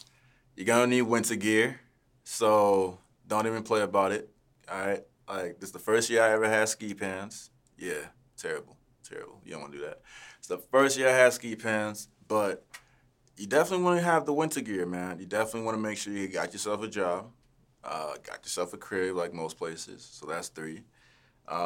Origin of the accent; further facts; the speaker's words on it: Golden Valley, Minnesota, United States; also born or lived in Crystal / Plymouth; But we grew up in Golden Valley, like, in the suburbs.